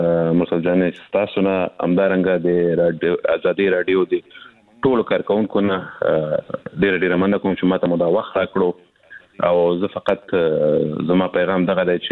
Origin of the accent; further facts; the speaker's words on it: Afghanistan; زه افغان یم